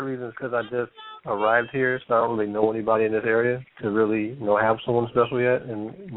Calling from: Jackson, Tennessee, United States; I'm calling from Jackson, Tennessee.

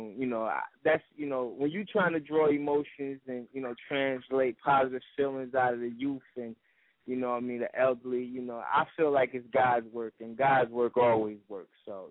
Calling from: New Jersey, United States; I'm calling from North New Jersey.

